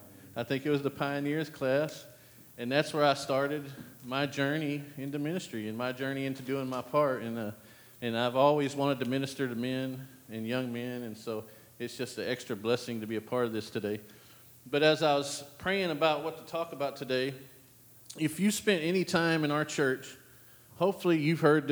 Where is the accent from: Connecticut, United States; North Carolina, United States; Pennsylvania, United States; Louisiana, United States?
Connecticut, United States; Danbury; I grew up in Danbury. That's as close as I'm getting.